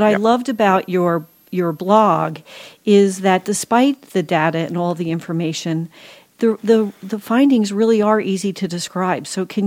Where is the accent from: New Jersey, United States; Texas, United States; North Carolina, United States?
New Jersey, United States; I grew up on the Jersey Shore, loved it. It's one of the happiest memories I have of being a kid.